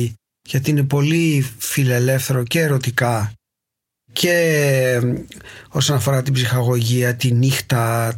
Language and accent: Greek; Greece; moved away as an adult; Έφυγα από την Ελλάδα μαζί με την Ρενάτη, την τότε γυναίκα μου, που ήταν Γερμανίδα, την γνώρισα στην Αίγινα.